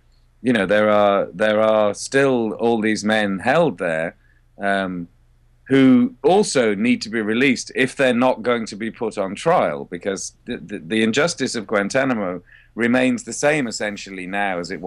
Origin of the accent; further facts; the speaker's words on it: United Kingdom; and I'm British. So, you know, it was my home country.